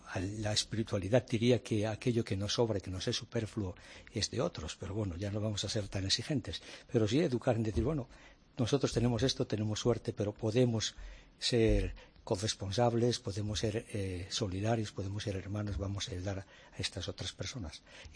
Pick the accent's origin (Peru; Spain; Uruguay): Spain; Asturias; now in Mozambique; Soy asturiano.